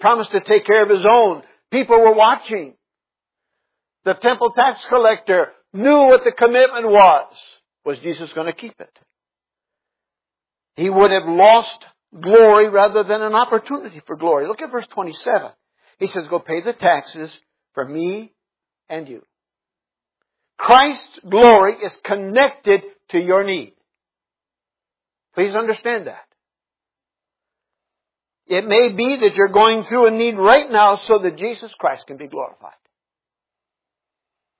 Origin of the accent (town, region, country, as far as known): Brazil; born or raised there